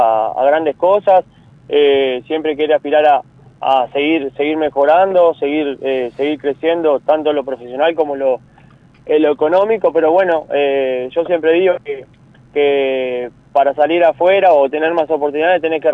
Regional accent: Melo, Cerro Largo, Uruguay; Sí, la verdad que en realidad me cagan a putear los de mi pueblo.

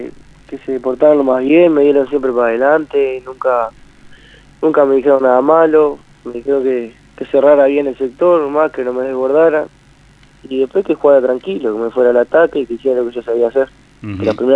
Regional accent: Chuy, Rocha, Uruguay; yo vengo de Chuy, vine de un cuadro de allá que se llama San Vicente y llegué aquí en sexta.

